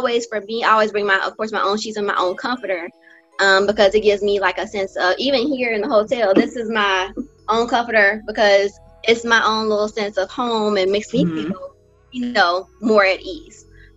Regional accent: Natchez, Mississippi, United States; now in Atlanta, United States; I'm from Natchez, Mississippi, born and raised. I went to Alcorn State University to get my bachelor's in nursing. And after that, I moved to Atlanta, Georgia.

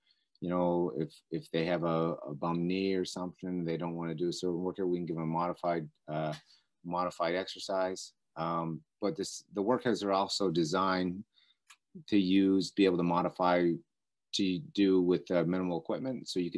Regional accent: Nackawic, New Brunswick, Canada; I mean, you know, we're from Nakwik, home of the world's largest axe. You know, so you don't grow up in that type of environment without work ethic.

